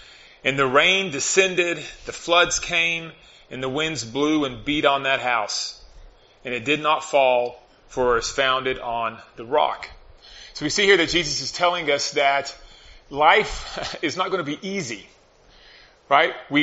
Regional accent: Hereford, Texas, United States; I was born in Hereford, since we're doing a little history lesson, so I'm a South Plains boy myself.

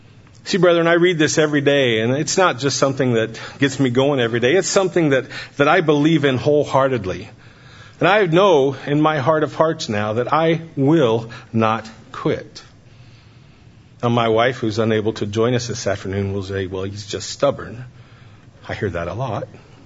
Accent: Illinois, United States; now in Wisconsin, United States; Coming down from Wisconsin, we always love coming close to back home. We're from Western Illinois originally, so it's always nice to see old friends and family.

